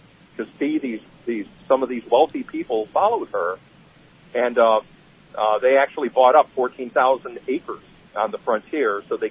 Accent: Marsh, New York, United States; It was just 10 miles away from where I grew up in Marsh, New York.

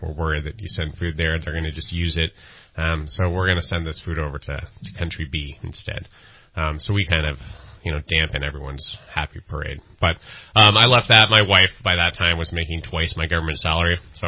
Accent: Sacramento, California, United States; born there; now in Chico, United States; My background, I was born in Sacramento. I live in Chico now.

